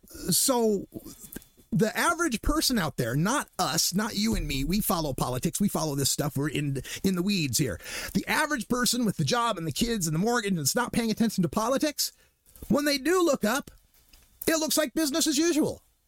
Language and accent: English; Boise, Idaho, United States; moved away as an adult; A lot of you know that I'm a red state refugee. I'm originally from the Boise, Idaho area. I escaped in the 21st century, and people ask me a lot, you know, why did you leave Idaho?